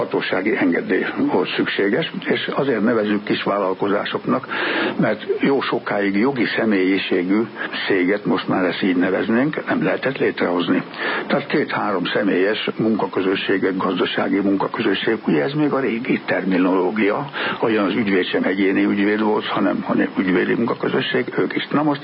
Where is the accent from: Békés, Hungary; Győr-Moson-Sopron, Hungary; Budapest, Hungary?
Győr-Moson-Sopron, Hungary; Győr; born there; 45-ben születtem Győrbe. Gazdálkodott mind a két család. Földekkel, lovakkal, hagyományos életmódot éltek. Aztán eljött az 1945-ös év, annak a márciusában születtem